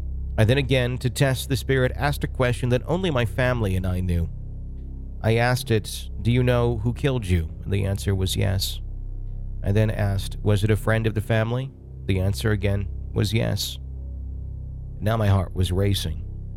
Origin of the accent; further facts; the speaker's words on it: Philadelphia, Pennsylvania, United States; So a little background on me. I'm from Philadelphia. I'm 23 years old.